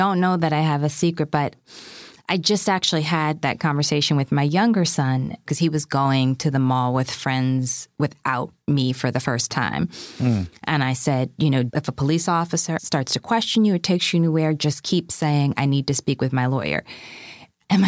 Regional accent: Massachusetts, United States; also born or lived in Alabama / Chicago; so I was born in Alabama. I grew up in Massachusetts. I spent a lot of times back home in Alabama or in Chicago on the West Side when I was a kid.

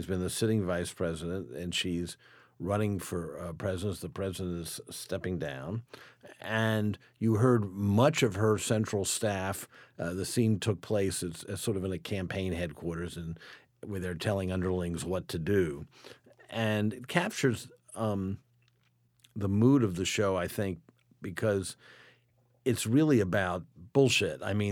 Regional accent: Washington, District of Columbia, United States; also born or lived in Montgomery County; I was born in Montgomery County and lived there until I was about 9, but then at the height of white flight, my family moved into Washington. So I actually grew up in the city

